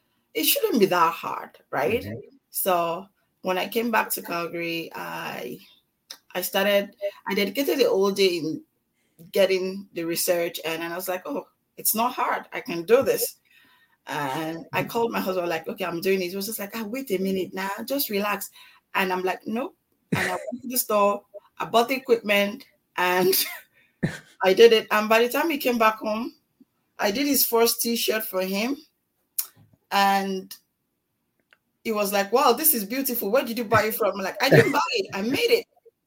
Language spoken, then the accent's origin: English; Lagos, Nigeria; Mm-hmm. I grew up in Lagos, Nigeria. I'm from Ogun State. I'm a Yoruba girl.